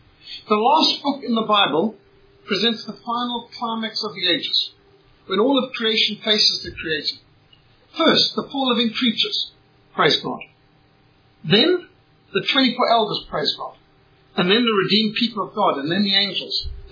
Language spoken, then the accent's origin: English; Indonesia; I had a leopard as a pet when I was growing up in Indonesia.